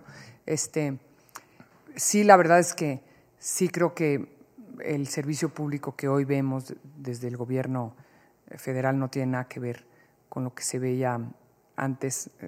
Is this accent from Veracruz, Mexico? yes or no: yes; Veracruz, Mexico; Nosotros somos … de Veracruz.